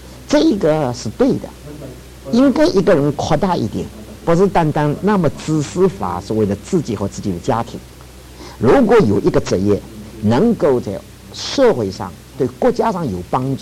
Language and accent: Chinese; China; 这我是中国人，我们都是中国人啊。